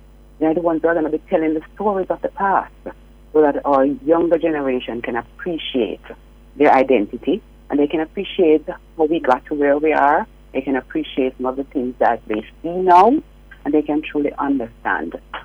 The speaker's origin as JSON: {"language": "English", "region": "Saint James", "country": "Jamaica", "tie": "born or raised there", "said": "as somebody who grew up in St. James"}